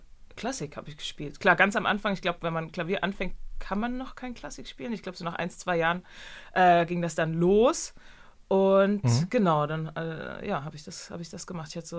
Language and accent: German; Gernsheim, Hesse, Germany; also born or lived in Groß-Gerau; ich bin in Groß-Gerau geboren, in Gernsheim aufgewachsen. Ich glaube, das sagt aber keinem was. Es ist so in der Nähe von Frankfurt am Main. Genau, Darmstadt, so die Ecke.